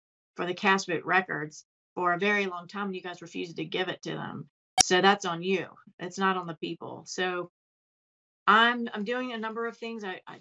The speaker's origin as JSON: {"language": "English", "town": "Chesterfield", "region": "Virginia", "country": "United States", "said": "I'm a mom from Chesterfield who was never involved with politics"}